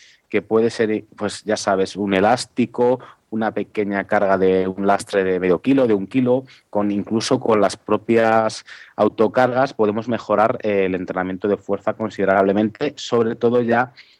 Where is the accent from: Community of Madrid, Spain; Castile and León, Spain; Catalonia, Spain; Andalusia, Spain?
Castile and León, Spain; Valladolid; soy de Valladolid.